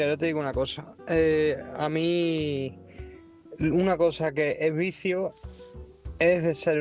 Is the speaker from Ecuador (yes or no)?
no; Badajoz, Extremadura, Spain; Es que yo soy de Badajoz y en Badajoz somos la capital del desayuno.